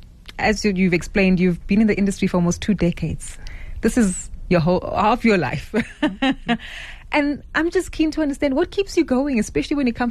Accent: Soweto, Gauteng, South Africa; I'm from Soweto, so the earliest reference I have is the stories about Maponya. I was born in the late 80s.

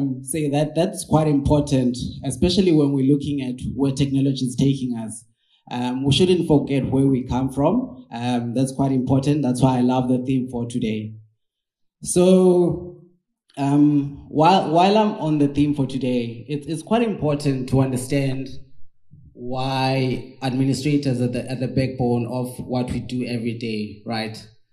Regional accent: Eastern Cape, South Africa; English is a second language; the person that's standing in front of you is from the Eastern Cape, born and bred in the Eastern Cape.

